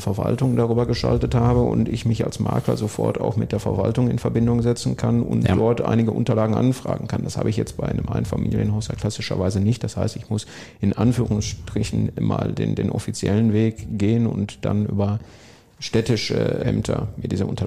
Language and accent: German; Dortmund, North Rhine-Westphalia, Germany; Ich bin in Dortmund aufgewachsen, unser Büro ist in Lünen.